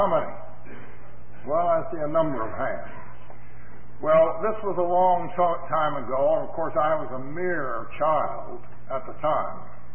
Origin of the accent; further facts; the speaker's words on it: Sister Bay, Wisconsin, United States; simply to say that I come from Sister Bay, Wisconsin. Some of you don't have the remotest idea where that is.